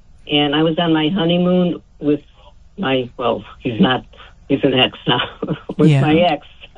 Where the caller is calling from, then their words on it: Lincolnwood, Illinois, United States; Hi, Lincolnwood.